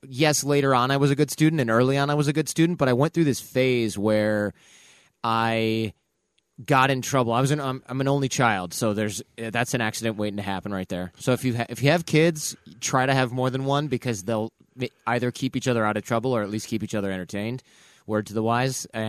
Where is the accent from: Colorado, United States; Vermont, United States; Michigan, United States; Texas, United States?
Michigan, United States; Detroit; No. I lived in Detroit. I'm from Detroit. So he was just kind of like a regular.